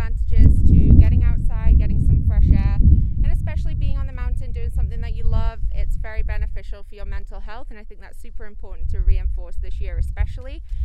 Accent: England, United Kingdom; growing up in England

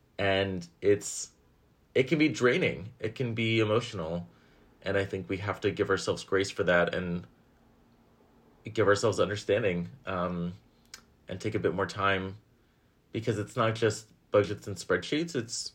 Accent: Berkeley, California, United States; I grew up in Berkeley. My parents were two hippie therapists who met at UC Santa Cruz in an intro to Marxism class.

